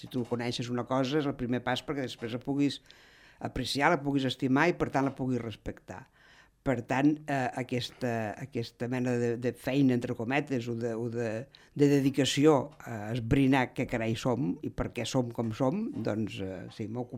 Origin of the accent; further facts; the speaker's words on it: Cala Verònica, Balearic Islands, Spain; Jo soc de Cala Verònica.